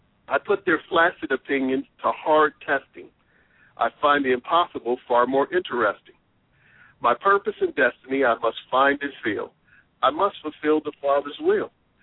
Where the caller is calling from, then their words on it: Westerville, Ohio, United States; Yeah, I'm calling from Westerville, Ohio.